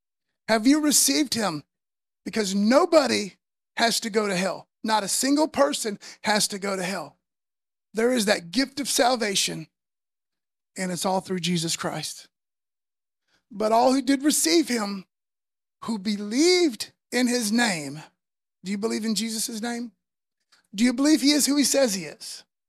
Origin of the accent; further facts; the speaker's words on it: United States; Like the rights I enjoy as an American is because some people died on the battlefield a long time ago.